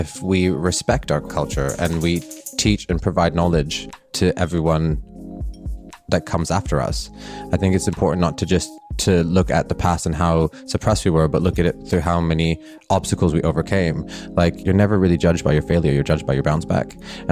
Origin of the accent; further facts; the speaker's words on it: Canada; that's why we could never define what being Canadian is other than nice, because we're just nice to everybody.